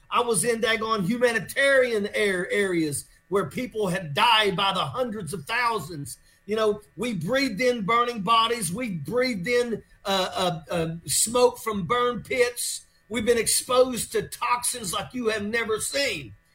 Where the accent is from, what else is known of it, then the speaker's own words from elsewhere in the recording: West Virginia, United States; Now, I come from West Virginia